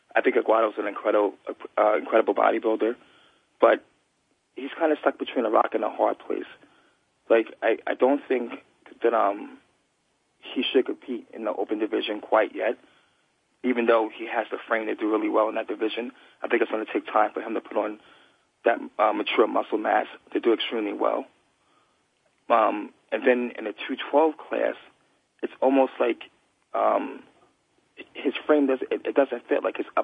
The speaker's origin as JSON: {"language": "English", "region": "New York", "country": "United States", "tie": "born or raised there", "said": "And definitely New York would be one of them because it's my hometown. And I love giving back to New York because a lot of my fans there, you know, can't make it over to the Olympia."}